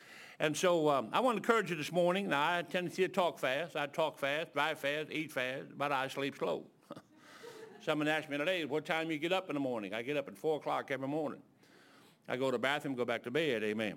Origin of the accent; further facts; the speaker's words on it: Detroit, Michigan, United States; now in Columbus, United States; I grew up in Detroit. I often tell folks, Detroit's so rough, man.